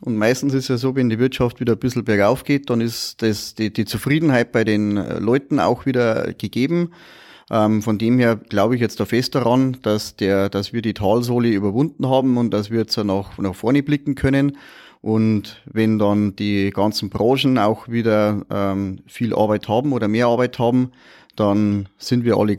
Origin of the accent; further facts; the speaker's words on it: Aich, Bavaria, Germany; Also ich komme aus Aich, das ist in der Gemeinde Bodenkirchen, das ist also ein bisschen ein ländlicher Bereich.